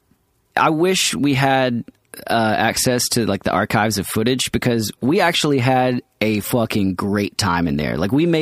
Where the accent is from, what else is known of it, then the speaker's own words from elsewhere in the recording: Atlanta, Georgia, United States; And we're from Atlanta.